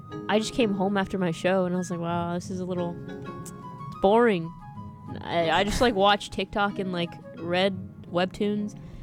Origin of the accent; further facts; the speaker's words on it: Texas, United States; The heat here, I'm from Texas.